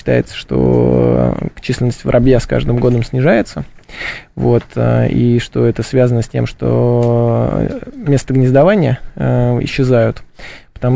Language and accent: Russian; Moscow, Russia; я вырос в Замоскворечье, метро Домодедовская